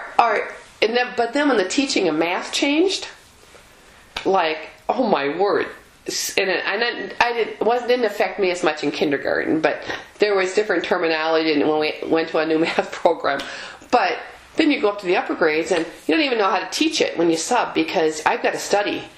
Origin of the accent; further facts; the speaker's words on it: Wisconsin, United States; I never thought I would have been a Bobcat when I came from Wisconsin.